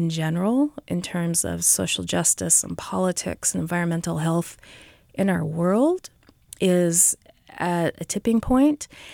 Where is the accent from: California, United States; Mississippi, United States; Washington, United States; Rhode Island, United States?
Washington, United States; Seattle; You know, growing up in Seattle, we're a very middle-of-the-road weather people.